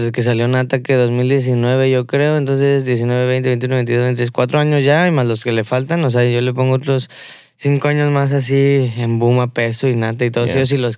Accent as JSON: {"language": "Spanish", "country": "Mexico", "said": "yo no soy de aquí, pa, ¿sabes? O sea, yo soy mexicano."}